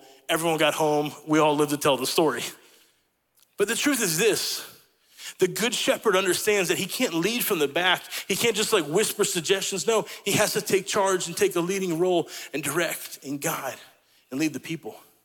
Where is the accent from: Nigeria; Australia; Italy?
Italy; also born or lived in United States; I told you guys I grew up in Italy